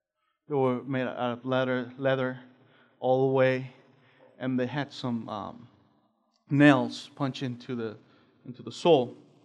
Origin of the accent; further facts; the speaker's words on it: Mexico; I'm from Mexico originally, and all the border towns in Mexico, they're all dangerous.